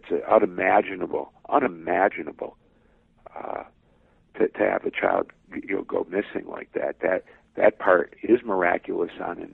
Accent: Cleveland, Ohio, United States; this will be a defining event for my hometown, you know, your hometown, for Cleveland, for a decade, if not more.

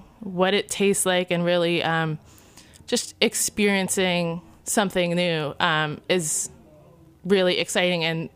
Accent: Niles, Michigan, United States; I'm from Niles. Went to school in Kalamazoo, which is kind of where I always go back to now. I don't really have much family back in Niles anymore.

